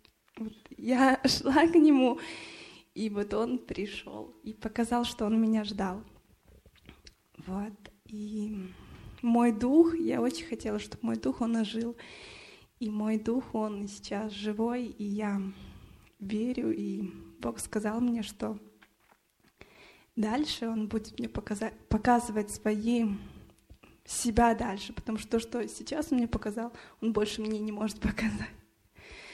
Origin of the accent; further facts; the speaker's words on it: Brest, Brest Region, Belarus; Я приехала из Беларуси, город Брест.